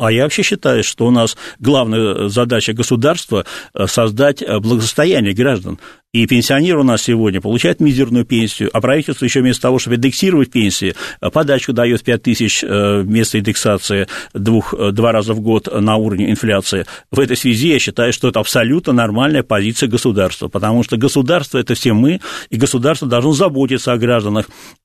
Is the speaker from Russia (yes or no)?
yes; Saint Petersburg, Russia; в моем родном городе Петербурге